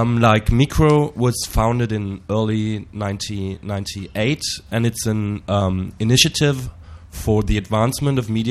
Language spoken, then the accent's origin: English; Berlin, Germany; from Berlin.